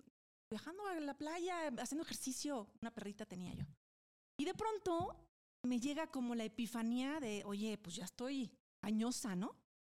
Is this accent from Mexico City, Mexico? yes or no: yes; Mexico City, Mexico; crecí, nací en México, en Ciudad de México. Toda la vida no he salido de aquí.